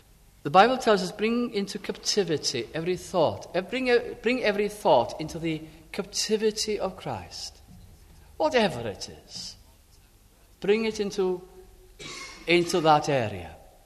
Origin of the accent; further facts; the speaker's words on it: North West England, United Kingdom; But I can remember in the Welsh chapel where I was brought up in South Lancashire, followed the usual Welsh chapel kind of tradition.